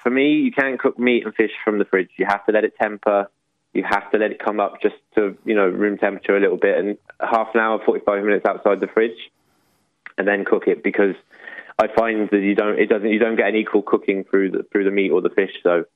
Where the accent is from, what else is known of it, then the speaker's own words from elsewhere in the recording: England, United Kingdom; Being English, I like an eat a mess.